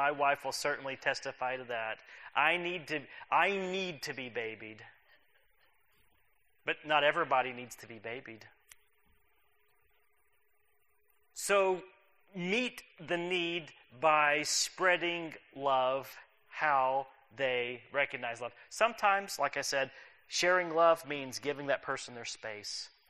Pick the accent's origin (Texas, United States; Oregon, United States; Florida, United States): Texas, United States; I'm still learning all these Southernisms. I grew up in Texas, and I'm told that is not part of the South.